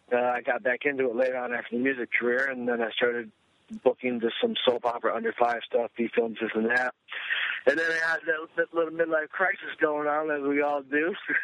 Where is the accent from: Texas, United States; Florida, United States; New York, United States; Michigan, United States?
Michigan, United States; moved away as an adult; now in California, United States; Actually, you know, I moved out here to California when I was 18 from Michigan for music.